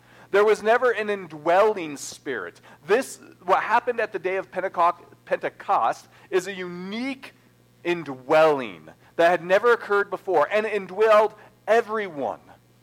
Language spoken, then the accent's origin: English; Colorado, United States; It's like I grew up in the Front Range, and anytime there were a lot of tornado warnings in the Front Range